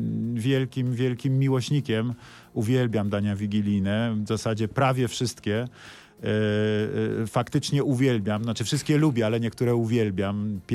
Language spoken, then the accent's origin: Polish; Łącko, Lesser Poland, Poland; No ja zawsze z miłością o Łącku, bo to są takie moje rodzinne strony, w których dużo czasu spędziłem